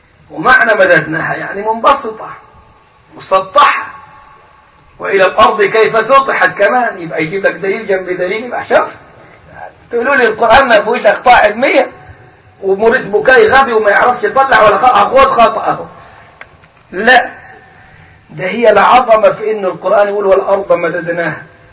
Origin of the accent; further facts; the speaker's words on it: Upper Egypt, Egypt; وعندنا في الصعيد المصري يقولوا على البيضة دحية،